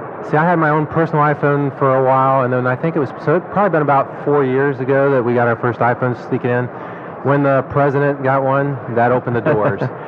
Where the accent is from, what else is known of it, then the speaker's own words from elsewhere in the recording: Ohio, United States; No, I'm from Ohio.